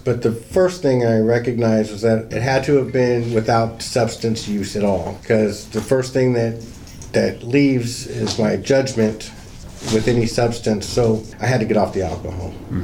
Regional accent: California, United States; I grew up in Southern California.

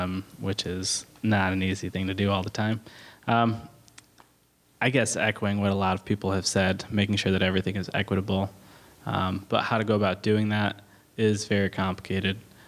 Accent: Grand Rapids, Michigan, United States; I grew up in Grand Rapids, and it's not the same.

